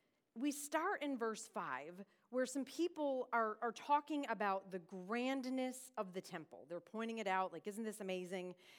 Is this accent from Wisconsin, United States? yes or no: no; Buffalo, New York, United States; now in Dallas, United States; For those of you who don't know, I'm originally from Buffalo, New York. I've just celebrated my 10 years as a Dallasite, so I think it's official that now I might be a Texan